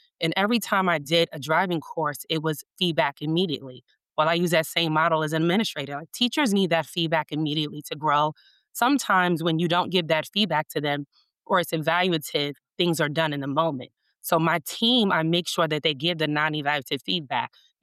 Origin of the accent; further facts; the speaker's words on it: New York, United States; Hi, everybody. I'm a New Yorker. I can never say deep dish. I'm a New Yorker at heart.